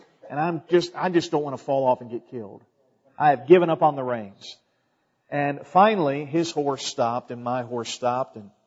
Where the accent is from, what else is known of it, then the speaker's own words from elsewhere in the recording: Virginia Beach, Virginia, United States; And so I grew up in Virginia Beach, and in a subdivision, and never been on a horse, okay?